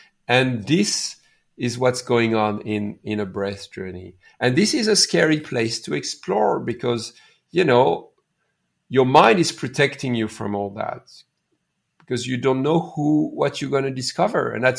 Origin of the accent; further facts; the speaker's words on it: India; now in Canada; I'm from India. I'm a Canadian from Indian origin. I'm a male. I'm a father